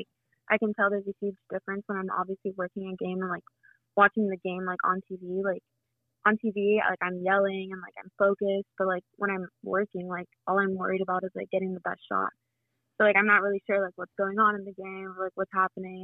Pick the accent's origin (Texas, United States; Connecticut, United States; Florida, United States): Florida, United States; Miami; I'm a fourth year at the University of Florida. I'm also from Miami, Florida.